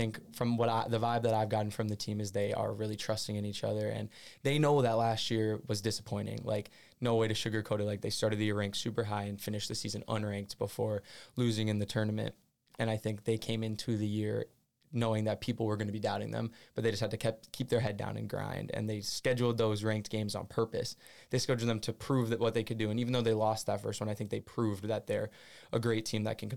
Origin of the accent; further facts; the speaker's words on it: Minnesota, United States; We're from Minnesota.